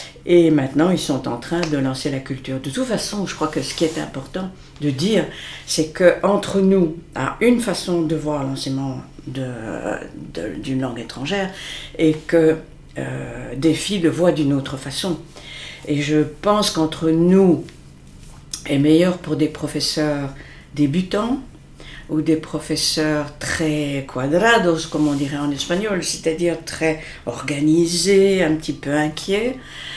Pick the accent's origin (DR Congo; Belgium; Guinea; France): Belgium; j'ai terminé ma carrière officielle comme inspecteur de l'enseignement en Belgique, puisque je suis belge.